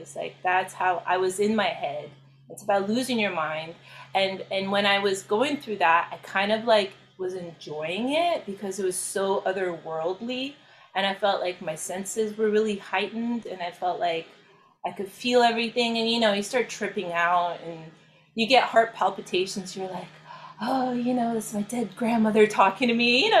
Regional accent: Belarus; I'm from Belarus, which is, former Soviet Union.

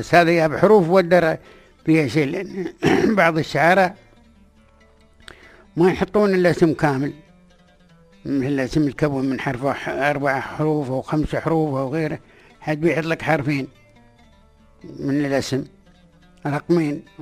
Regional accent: United Arab Emirates; نحن هاي بلادنا الإمارات

